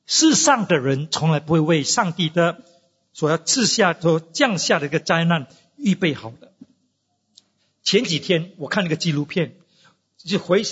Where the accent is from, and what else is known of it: Singapore